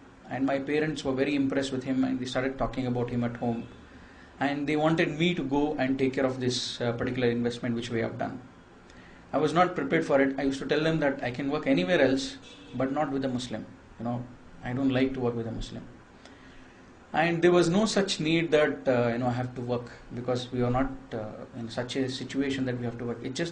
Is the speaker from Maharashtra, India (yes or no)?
no; Mysore, Karnataka, India; also born or lived in Bangalore; And we were born and brought up in Mysore, but we started, my higher studies in Bangalore. We moved from Mysore to the Bangalore.